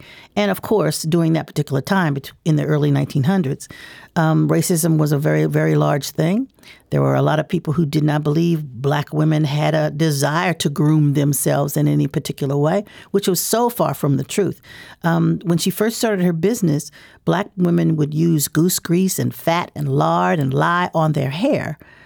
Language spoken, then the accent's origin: English; St. Louis, Missouri, United States; Well, personally, in my growing up in St. Louis, and have been involved with going to Annie Malone